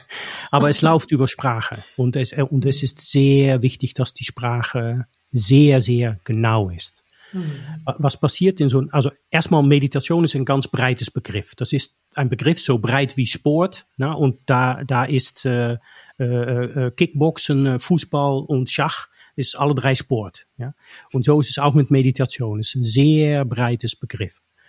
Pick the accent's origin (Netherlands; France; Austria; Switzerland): Netherlands; German is a second language; now in Germany; man hat als Niederländer in Deutschland die Schwierigkeit, besser Deutsch zu lernen